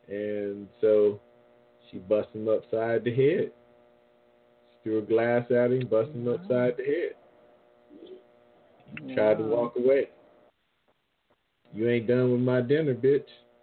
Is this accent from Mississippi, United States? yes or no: no; New Orleans, Louisiana, United States; I'm from New Orleans. It's different.